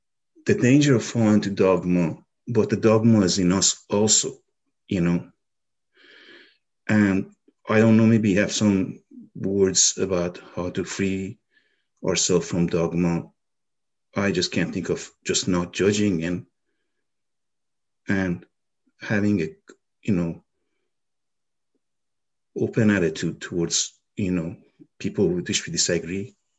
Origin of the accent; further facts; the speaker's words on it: Iran; moved away; also born or lived in Texas, United States; where I grew up in Iran during dictatorship, and then the upheaval of the revolution, and then moving to Texas during the hostage crisis and facing racism.